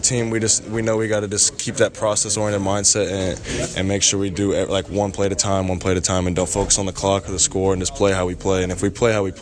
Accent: Texas, United States; I mean, playing against Texas, and I'm from Texas, and it's an in-state rivalry.

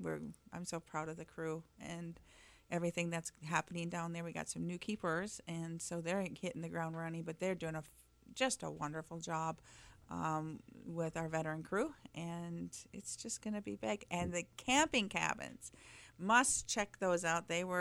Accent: Breckenridge, United States; We knew everything about Stratford. We grew up in Breckenridge.

